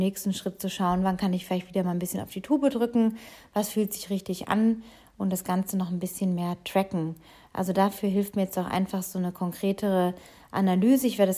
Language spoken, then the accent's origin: German; Baden-Baden, Baden-Württemberg, Germany; gestern mal noch ein bisschen einen längeren Lauf probiert habe in meiner alten Heimat Baden-Baden mit 200, 300 Höhenmetern